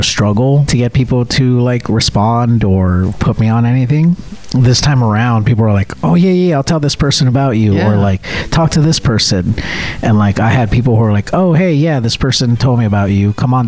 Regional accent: East Los Angeles, California, United States; accent: East LA; And if you catch me buzzed or drunk, my East LA will come out quick.

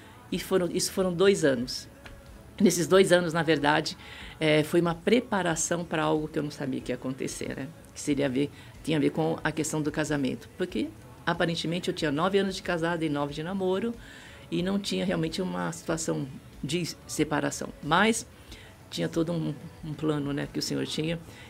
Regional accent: Paraguay; Não, não, eu sou a paraguaia da história.

